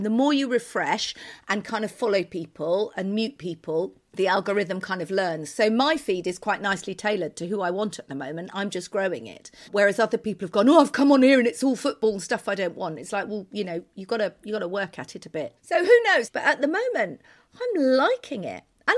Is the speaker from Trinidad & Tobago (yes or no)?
no; United Kingdom; I'm not saying that we're scummy British people, but we don't have those bidets.